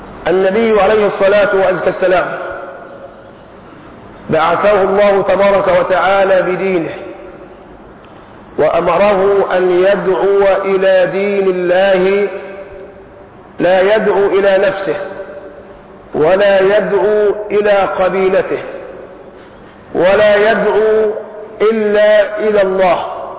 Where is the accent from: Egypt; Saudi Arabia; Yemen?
Egypt; بعد هذا التقدم الطيب في حالتنا كمصريين